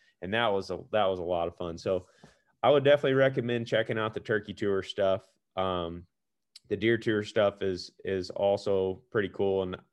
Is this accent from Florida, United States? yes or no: no; Missouri, United States; I mean, I'm from Missouri, Jake's from Wisconsin, Ted's from Iowa, Greg's from Nebraska, Zach's from Ohio.